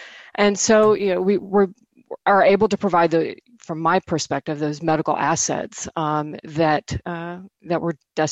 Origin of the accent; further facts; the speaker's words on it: Nebraska, United States; I'm originally from Nebraska, so we see a lot with flooding and blizzard relief.